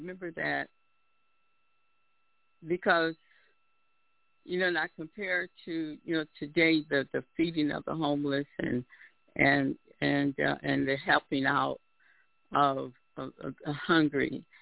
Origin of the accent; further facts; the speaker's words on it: Benton Harbor, Michigan, United States; also born or lived in Detroit, United States; I was born in the state of Michigan in a little town called Benton Harbor. I grew up partly in Benton Harbor and also in Detroit, Michigan.